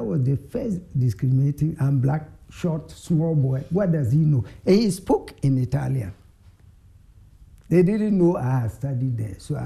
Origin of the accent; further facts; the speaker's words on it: Ghana; I said, I'm from Ghana.